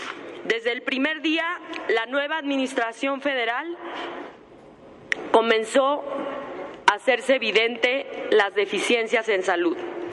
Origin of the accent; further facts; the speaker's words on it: Mexico; porque todos somos mexicanos.